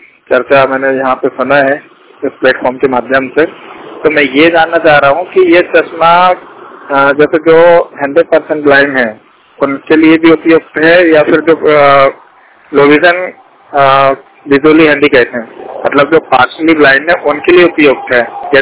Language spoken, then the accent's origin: Hindi; Jabalpur, Madhya Pradesh, India; now in Ujjain, India; मैं दृष्टिबाधित हूँ और एमपी जबलपुर का रहने वाला हूँ और उज्जैन में कार्यरत हूँ।